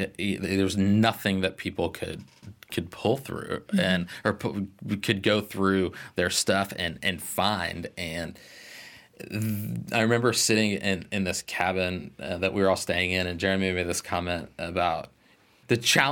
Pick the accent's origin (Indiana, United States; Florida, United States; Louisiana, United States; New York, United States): Florida, United States; And growing up in South Florida, I've seen hurricane devastation.